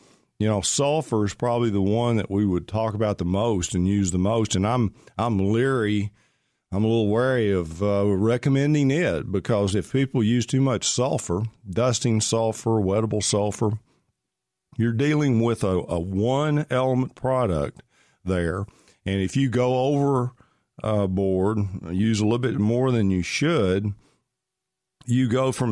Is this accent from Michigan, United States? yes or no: no; Pittsburgh, Texas, United States; There was a train crash or car spill, a train car spill in my hometown of Pittsburgh when I was a kid. Pittsburgh, Texas, right on the golf course